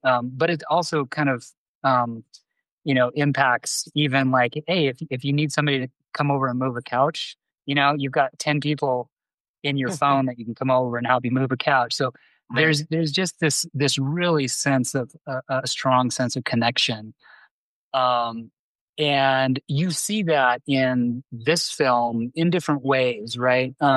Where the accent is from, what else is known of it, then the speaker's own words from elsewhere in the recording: Alaska, United States; You know, I was born and raised in Alaska. Spent most of my formative years there